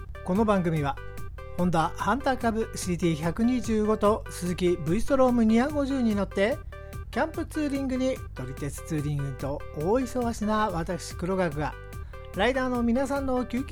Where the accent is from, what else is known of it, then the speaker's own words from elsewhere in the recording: Tokyo, Japan; 私は東京人でもよく知っているところなんですけど